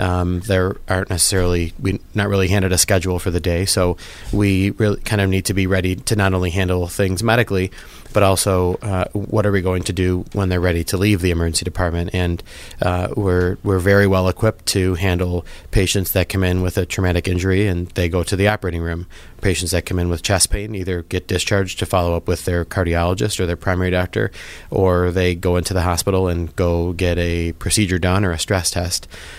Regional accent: New York, United States; I grew up here in Western New York and trained in emergency medicine

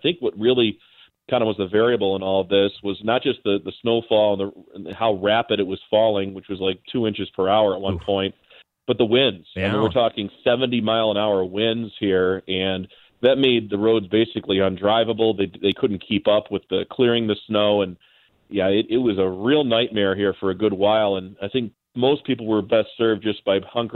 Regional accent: Michigan, United States; we're from the Great White North in Michigan, and we get some tough winters.

